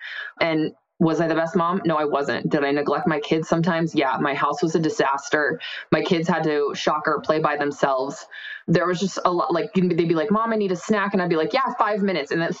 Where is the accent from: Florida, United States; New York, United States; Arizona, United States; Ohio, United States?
Arizona, United States; someday we're going to go whitewater rafting down the Colorado River in the Grand Canyon because we're from Arizona.